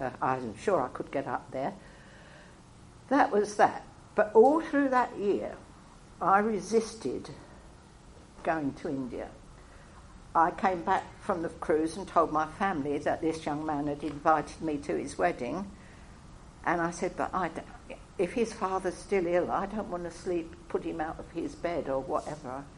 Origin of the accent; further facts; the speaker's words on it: United Kingdom; I'm a woman. I'm British. I'm old. And I'm white.